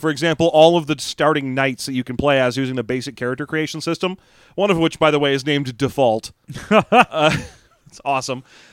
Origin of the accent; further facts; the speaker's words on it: Salt Lake City, Utah, United States; Let's see, I'm from Salt Lake, so I've got a 15.